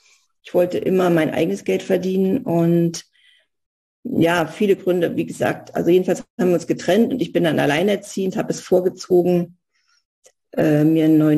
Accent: East Germany, Germany; Ich bin im Osten groß geworden, hatte gerade mein Studium in der damaligen Sowjetunion absolviert

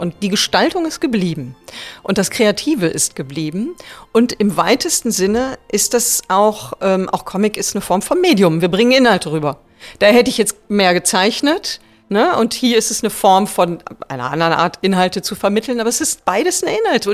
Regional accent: Essen, North Rhine-Westphalia, Germany; Ich bin in Steele geboren und in Krai aufgewachsen.

